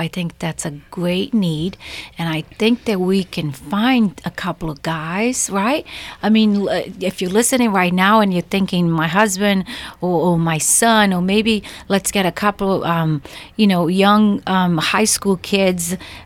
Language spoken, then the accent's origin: English; Brazil; I grew up in Brazil, and it was very different.